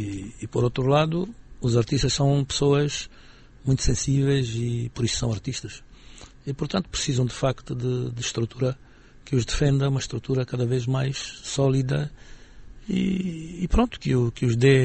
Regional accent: Angola; eu sou angolano

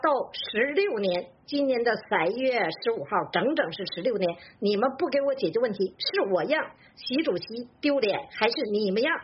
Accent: Changchun, Jilin, China; 我是来自吉林省长春市

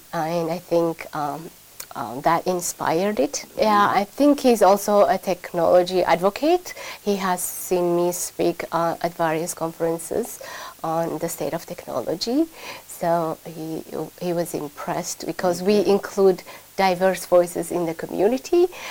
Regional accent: Addis Ababa, Ethiopia; now in United States; I've been in the United States for about 20 years. I am from Addis Ababa, Ethiopia.

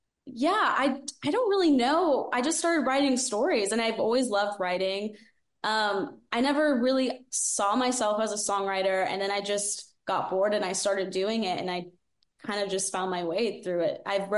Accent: Dallas, Texas, United States; I grew up in Dallas, so I'm from the South, but I didn't really grow up with a lot of country music

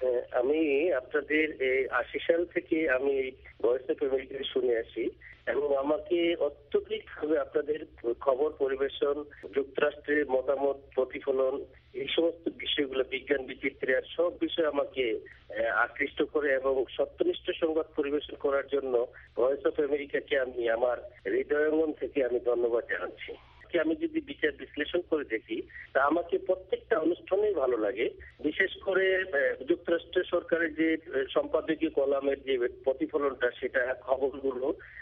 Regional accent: Dinajpur, Rangpur Division, Bangladesh; now in Hatiya, Bangladesh; আমার দেশের বাড়ি বা নিজ বাড়ি আমার দিনাজপুর জেলায়। আমি হাতিয়া থানায় নোয়াখালীতে কর্ম সরকারি চাকরিজীবী হিসাবে এই গত 5 মাস যাবত এখানে কর্মস্থলে আছি।

